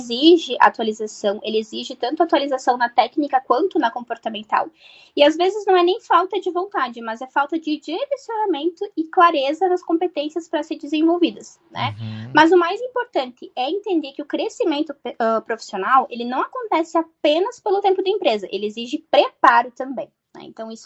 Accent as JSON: {"language": "Portuguese", "town": "Lagoa Vermelha", "region": "Rio Grande do Sul", "country": "Brazil", "tie": "born or raised there", "lives_now": "Caxias do Sul, Brazil", "said": "eu sou conterrânea de Lagoa Vermelha, né? Então, natural é de Lagoa Vermelha, porém hoje eu resido aqui em Caxias do Sul."}